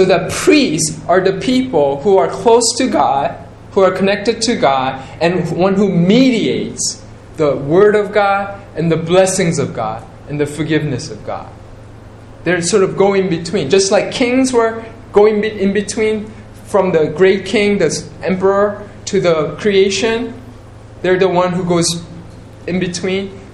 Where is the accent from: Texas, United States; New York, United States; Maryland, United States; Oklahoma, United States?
New York, United States; Queens; I grew up in Queens, New York, and in Forest Hill, there's a tennis center, there was a U.S. Open.